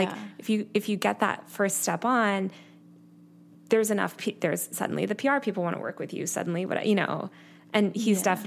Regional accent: New York City, New York, United States; and I'm from New York City originally

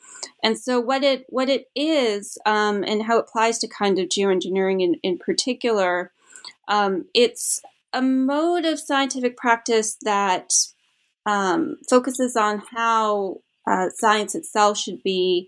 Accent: Canada; I'm originally from Canada.

